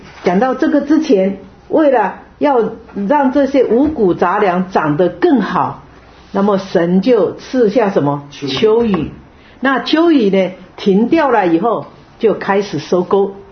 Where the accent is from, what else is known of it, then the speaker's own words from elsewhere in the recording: Taiwan; 就讲到我们中国人讲台湾人啦，我讲说台湾啦齁